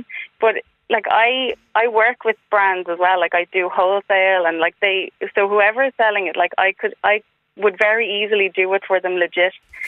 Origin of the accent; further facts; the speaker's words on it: Dublin, Leinster, Ireland; now in Kildare, Ireland; I'm from Dublin, but I live in Kildare and all my family were in Dublin.